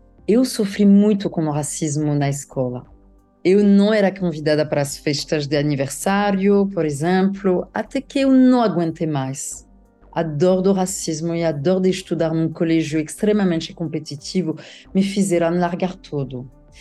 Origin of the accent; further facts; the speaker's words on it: Paris, Île-de-France, France; Eu que nasci e cresci em Paris, na França, mas não na Paris turística que o brasileiro conhece. Eu morava na periferia.